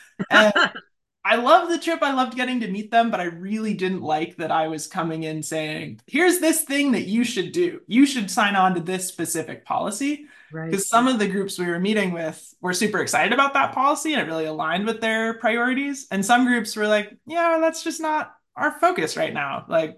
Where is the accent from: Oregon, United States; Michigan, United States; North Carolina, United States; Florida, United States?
Oregon, United States; Salem; I was born in Salem. My family moved to Salem right before I was born. And I grew up with a lot of peers that had that perception of Oregon